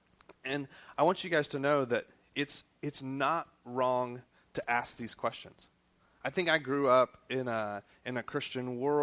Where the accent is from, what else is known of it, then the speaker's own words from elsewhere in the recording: Broken Arrow, Oklahoma, United States; So I grew up in Broken Arrow, Oklahoma. Right. Go Tigers. And then came here, studied civil engineering